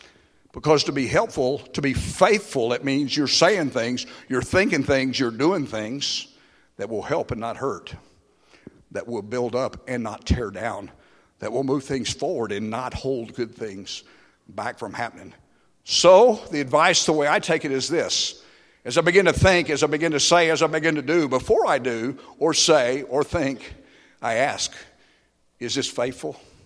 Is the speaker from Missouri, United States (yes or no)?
yes; Missouri, United States; I'm from Missouri.